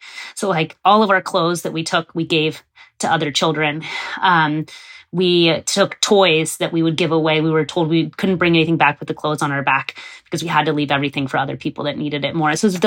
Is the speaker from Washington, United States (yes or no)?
no; Ohio, United States; oh, they're going to think I'm not Mexican enough because I'm light skinned, because I grew up in Ohio.